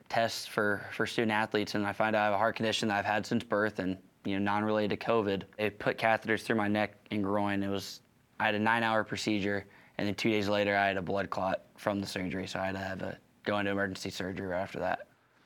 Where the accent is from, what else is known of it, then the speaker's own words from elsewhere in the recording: Iowa, United States; I grew up in Councilwest, Iowa, and I'd just say it's people with a lot of, you know, grit, tough.